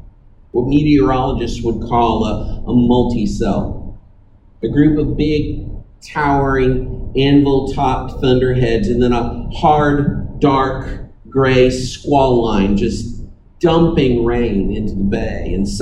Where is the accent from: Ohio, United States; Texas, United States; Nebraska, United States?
Texas, United States; given that I grew up in Galveston County, I had never actually before this been present at the beach for a thunderstorm.